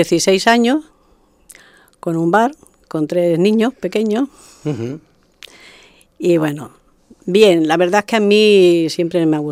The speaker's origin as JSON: {"language": "Spanish", "town": "Barcelona", "region": "Catalonia", "country": "Spain", "tie": "born or raised there", "also_born_or_lived": "Melilla", "said": "Nací en Melilla y a los 3 añitos ya a Barcelona."}